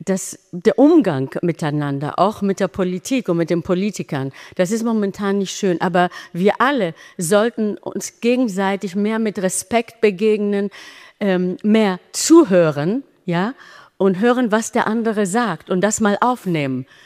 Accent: Germany; also born or lived in Greece; ich bin in Griechenland geboren, in Deutschland aufgewachsen, in Europa auch gelebt insgesamt. Aber es gibt zwei Heimatländer. Natürlich ist das für mich Griechenland und Deutschland.

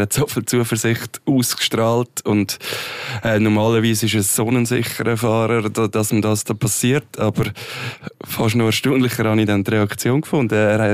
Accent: Switzerland; Ich meine, als Schweizer kann man es ja fast nicht sagen

